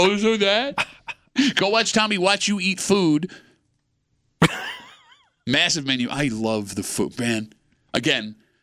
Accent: Gates, New York, United States; I grew up in Gates. There was not a single two-car garage in my neighborhood.

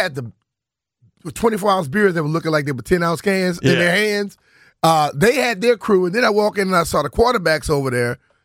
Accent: Louisiana, United States; I'm from Louisiana, baby.

